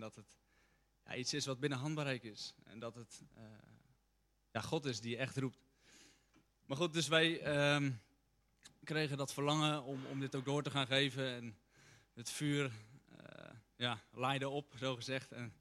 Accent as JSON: {"language": "Dutch", "town": "Dirksland", "region": "South Holland", "country": "Netherlands", "said": "Ik kom uit Dirksland, 21 jaar. En ik ben eigenlijk anderhalf jaar geleden tot levend geloof gekomen in de Heer Jezus."}